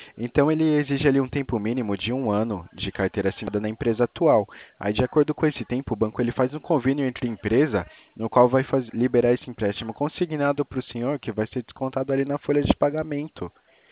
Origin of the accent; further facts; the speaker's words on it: Itatiba, São Paulo, Brazil; Sou daqui de Itatiba, São Paulo